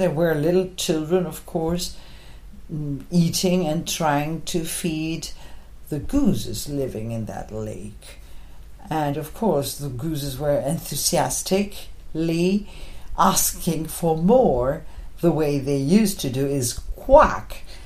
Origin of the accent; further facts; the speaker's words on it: Argentina; Argentina is my home country, so I reflected this landscape, this history, or part of it.